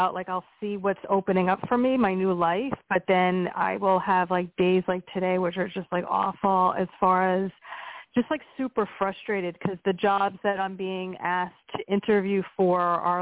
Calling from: Pennsylvania, United States; Hi, Jessica, Pennsylvania.

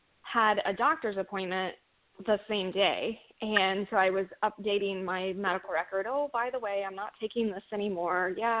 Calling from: Columbus, Ohio, United States; I am calling from Columbus, Ohio, and we do not have any snow and have barely had any snow all winter.

